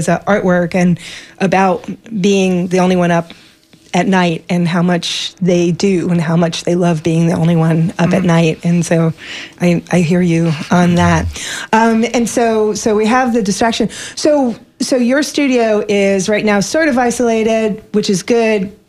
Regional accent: New York, United States; I grew up in New York by all the Puerto Ricans.

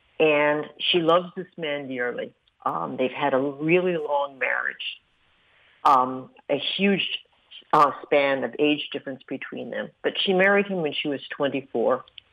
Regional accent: New York, United States; now in Florida, United States; You know, I'm from New York. I moved down here.

